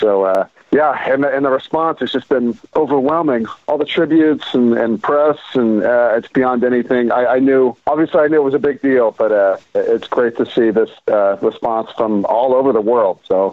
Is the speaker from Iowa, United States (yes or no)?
no; Houston, Texas, United States; moved away as an adult; now in California, United States; I became a rock journalist in my hometown of Houston